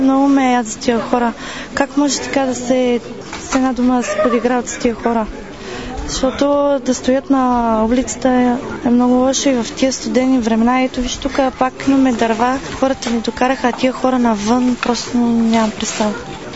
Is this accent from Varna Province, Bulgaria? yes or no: no; Dermantsi, Lovech Province, Bulgaria; Ми, аз съм от Дерманци, ние сме много деца. И учих в Огърчин.